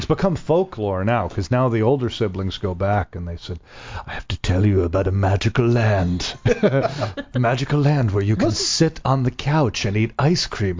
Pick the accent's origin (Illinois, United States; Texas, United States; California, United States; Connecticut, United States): Connecticut, United States; I miss that out here, being from Connecticut. Because I was really... You know, spoiled by growing up in Connecticut